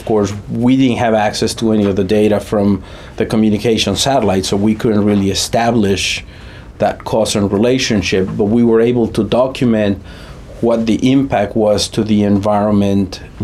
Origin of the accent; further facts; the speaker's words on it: Mexico; and I'm originally from Mexico.